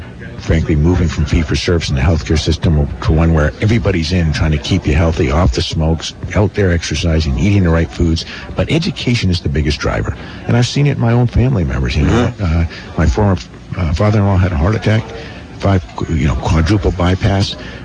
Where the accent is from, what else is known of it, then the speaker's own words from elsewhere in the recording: Vermont, United States; I'm from Windham County.